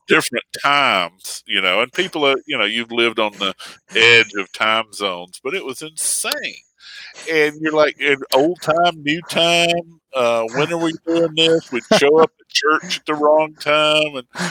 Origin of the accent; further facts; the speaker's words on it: North Carolina, United States; also born or lived in Virginia; I grew up on the North Carolina, Virginia state line, and the farm was in both. My house was in one. My grandparents were in the other.